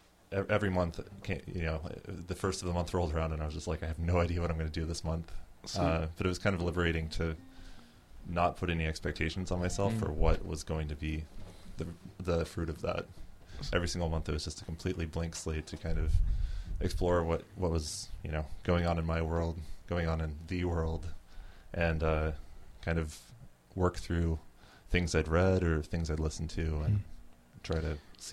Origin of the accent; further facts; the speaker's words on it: Lafayette, Indiana, United States; now in Portland, United States; I'm actually originally from Lafayette, Indiana. But I moved to Portland over a decade ago